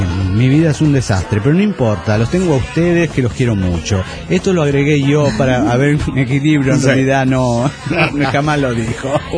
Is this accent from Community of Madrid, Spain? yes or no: no; Vitoria, Basque Country, Spain; de Vitoria, España.